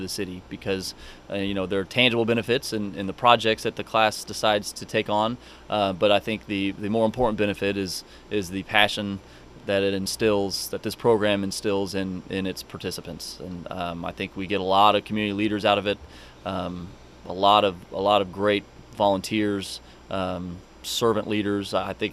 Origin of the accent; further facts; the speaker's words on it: Bartlesville, Oklahoma, United States; I was one of the few that were born and raised in Bartlesville